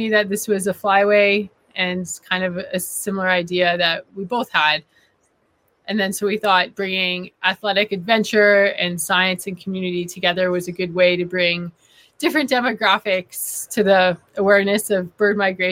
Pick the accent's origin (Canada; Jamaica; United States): Canada; Edmonton, Alberta; Born and raised in Edmonton